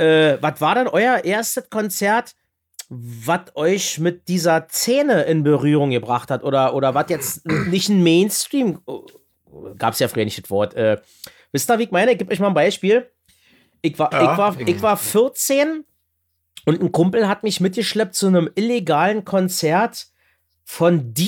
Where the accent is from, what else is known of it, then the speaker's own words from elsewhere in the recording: Frankfurt, Brandenburg, Germany; now in Berlin, Germany; ich komme aus Frankfurt-Oder